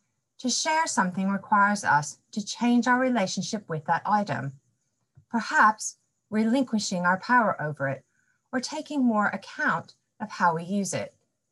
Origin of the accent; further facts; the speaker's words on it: United States; accent: mesh; now in England, United Kingdom; I'm originally from America, but I've been in England now for over 20 years, so I do have a real mesh of an accent. It usually changes when I get excited.